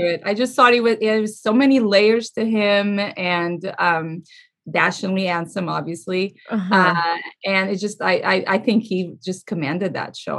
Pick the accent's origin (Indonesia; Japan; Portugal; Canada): Portugal; now in United States; So I'm originally from Portugal. I was born and raised in Portugal and I moved to California.